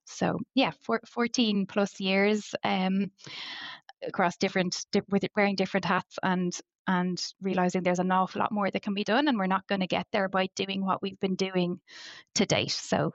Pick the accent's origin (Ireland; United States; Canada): Ireland; I come from Ireland, so a country like Ireland has absolutely enormous offshore wind resources